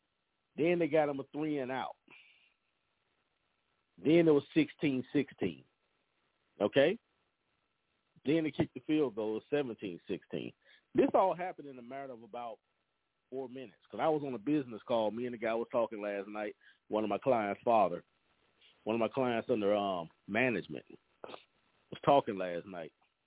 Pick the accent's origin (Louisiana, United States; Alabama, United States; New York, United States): Louisiana, United States; I'm a beloved Saints fan. I'm from Louisiana. That's my hometown team.